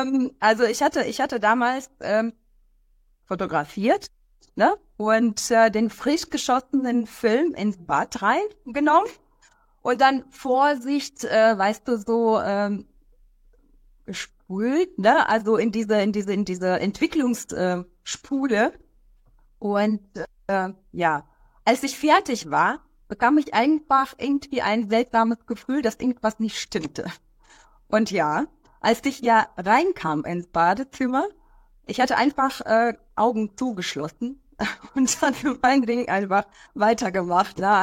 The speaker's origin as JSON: {"language": "German", "region": "Siberia", "country": "Russia", "tie": "born or raised there", "also_born_or_lived": "Kazakhstan / Moscow, Russia", "moved": "as an adult", "lives_now": "Germany", "said": "Gelebt in Sibirien, wo minus 50 im Winter war."}